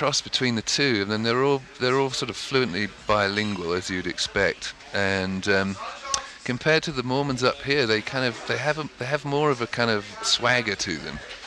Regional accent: England, United Kingdom

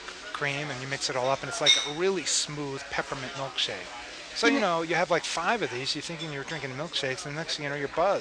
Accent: Queens, New York, United States; Well, I'm from Queens

